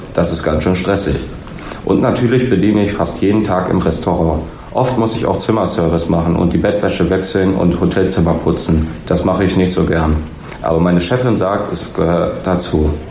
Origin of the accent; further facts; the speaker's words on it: Hesse, Germany; 19 Jahre alt, ich komme aus Mittelhessen.